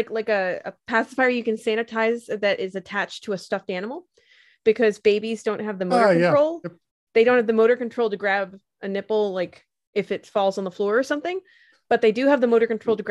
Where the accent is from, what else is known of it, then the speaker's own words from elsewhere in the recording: Australia; Sorry. We're from Australia, whatever.